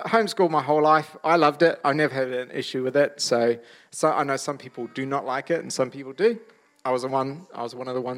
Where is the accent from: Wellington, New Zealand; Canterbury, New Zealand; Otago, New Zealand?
Wellington, New Zealand; Lower Hutt; also born or lived in Auckland; I'm the youngest. I was born in Auckland. As a family, we moved down to Lower Hutt. My father became a pastor when I was about 3 years old. And so then we moved up to Gisborne, and I lived there